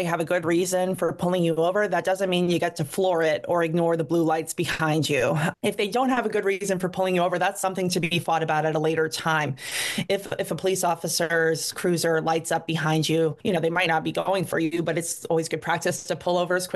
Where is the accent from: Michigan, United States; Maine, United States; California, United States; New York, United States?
Maine, United States; Madawaska; So I grew up in Madawaska, which is in far northern Maine. I grew up a little rough up there